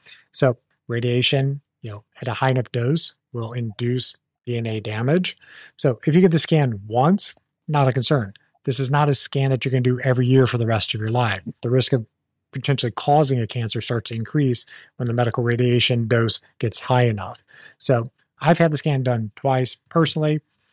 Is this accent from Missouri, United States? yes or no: yes; Missouri, United States; and I'm also from Missouri.